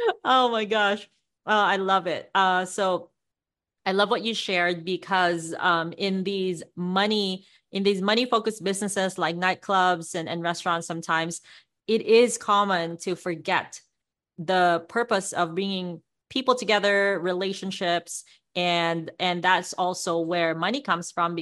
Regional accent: Davao, Davao Region, Philippines; I made a friend in my hometown in Davao in the Philippines

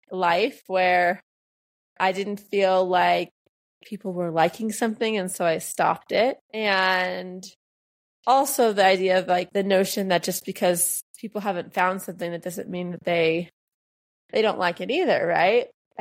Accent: United States; now in Mexico; I'm from the United States and I'm living in Mexico.

